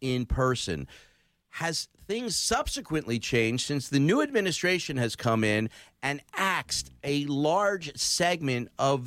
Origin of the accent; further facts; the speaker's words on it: Philadelphia, Pennsylvania, United States; I was a kid from the Oxford Circle, and as a guy whose parents were disabled